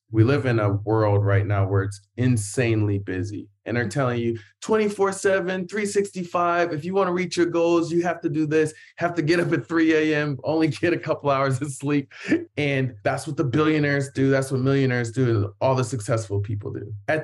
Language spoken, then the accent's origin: English; Columbus, Ohio, United States; Yeah, I grew up in Columbus, Ohio, actually.